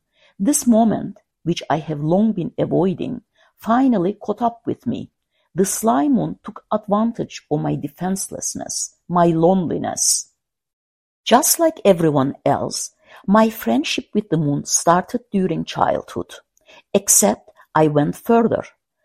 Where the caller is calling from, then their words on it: St. Petersburg, Florida, United States; Tonight, I am zooming in from St. Petersburg, Florida, where it is nice and warm.